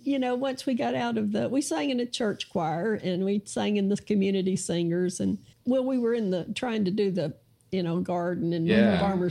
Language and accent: English; Arkansas, United States; I grew up in Arkansas, so sometimes my accent comes through.